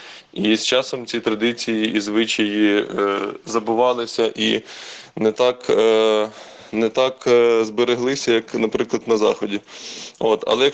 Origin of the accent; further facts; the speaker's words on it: Boryspil, Kyiv Oblast, Ukraine; Я, наприклад, виріс і народився в Борисполі.